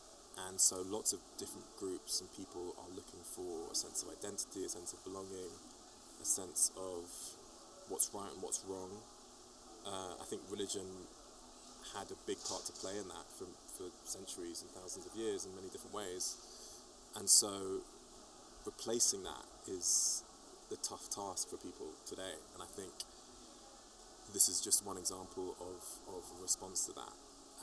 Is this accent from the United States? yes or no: no; England, United Kingdom; us being English has helped, actually, often, you know, they're interested in us too, because we're from England and we come from a different culture